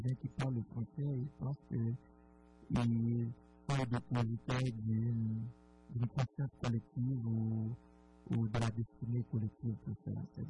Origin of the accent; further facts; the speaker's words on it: Haiti; Par exemple, moi je viens d'Haïti.